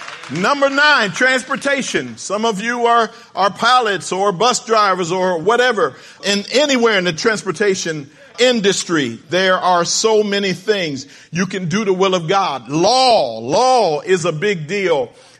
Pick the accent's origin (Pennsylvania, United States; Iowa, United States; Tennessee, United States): Pennsylvania, United States; Philadelphia; born there; He was born in New York. I was born in Philadelphia. I didn't meet him until I was here pastoring.